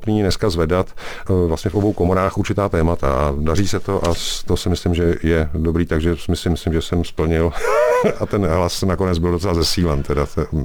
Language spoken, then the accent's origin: Czech; Sokolov, Karlovy Vary Region, Czechia; Já jsem rodák ze Sokolova, no přesně tak. Já jsem vyrostl na sídlišti Michal v Sokolově